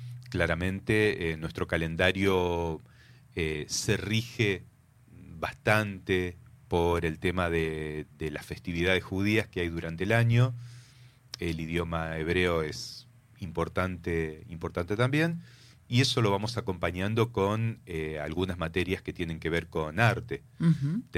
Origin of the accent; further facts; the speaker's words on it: Moisés Ville, Santa Fe, Argentina; now in Paraná, Argentina; Ahí quedé. Moisés Ville.